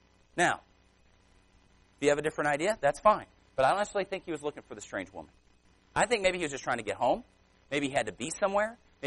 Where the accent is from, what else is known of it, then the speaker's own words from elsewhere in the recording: Phoenix, Arizona, United States; I grew up in Phoenix, Arizona, and I know where that is. It's Van Buren and Washington Street in Phoenix.